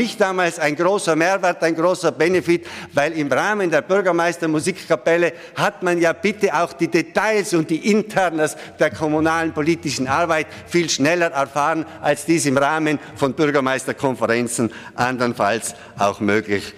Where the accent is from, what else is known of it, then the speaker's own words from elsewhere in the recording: Galtür, Tyrol, Austria; Günter Platter war im Rennen und ich in meiner Heimatgemeinde Galtür.